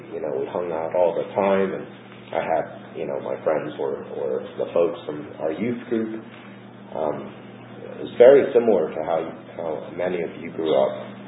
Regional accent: Seattle, Washington, United States; I wasn't brave enough to venture to the East Coast, but I growing up in Seattle, I went down to California.

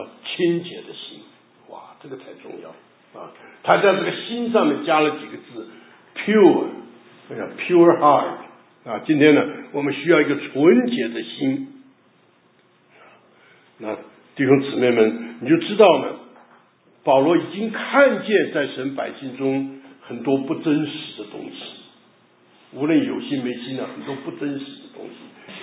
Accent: China; 我们那个良心呢就像我们中国人呢从前呢那个旧时代的那个家庭里面

